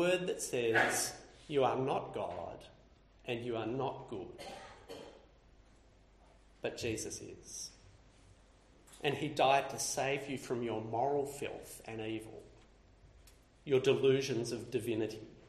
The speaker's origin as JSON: {"language": "English", "country": "Australia", "tie": "born there", "said": "I was born in Australia, in a safe and stable part of the world, to Christian parents"}